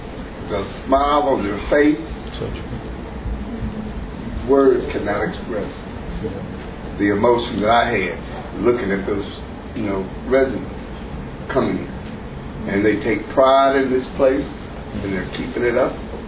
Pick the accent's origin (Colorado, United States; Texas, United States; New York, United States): Texas, United States; Houston; I'm from Houston, Texas.